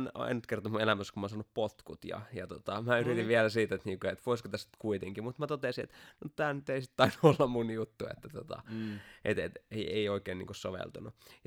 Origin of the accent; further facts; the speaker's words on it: Multia, Central Finland, Finland; kun mä multialta kotoisin